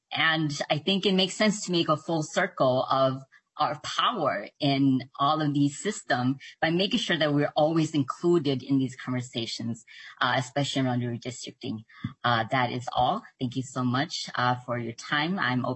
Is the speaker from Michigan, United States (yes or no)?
no; Minneapolis, Minnesota, United States; I identify as a young cisgender, second generation Hmong American. I use she, her pronouns. I grew up in North Minneapolis. I now live in South Minneapolis